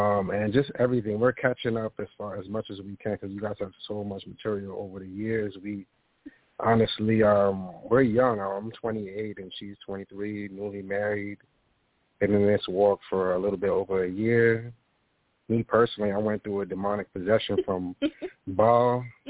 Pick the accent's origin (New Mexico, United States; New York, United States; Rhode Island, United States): New York, United States; Bronx; Well, basically, I'm from the South Bronx. Out here, you know, in my generation, we lost, man.